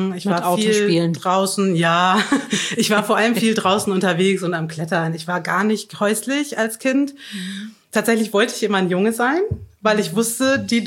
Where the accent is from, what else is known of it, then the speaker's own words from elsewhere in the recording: Bavaria, Germany; Ich bin am Chiemsee in Bayern aufgewachsen. Ich war jeden Tag im Wasser. Ich war jeden Tag im Wald. Ich war in der Waldorfschule.